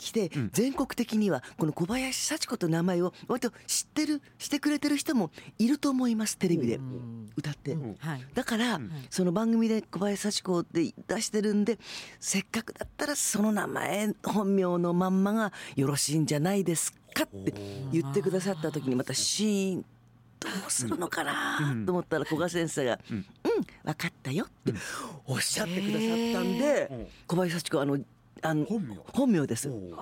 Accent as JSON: {"language": "Japanese", "region": "Niigata", "country": "Japan", "said": "私は、新潟出身ですから、ちょっと新潟のこともお話したりなんかして"}